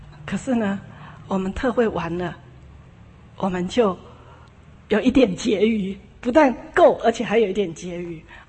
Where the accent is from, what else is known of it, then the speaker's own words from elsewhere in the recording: Taiwan; now in Los Angeles, United States; 那我从台湾来，我只带了几千块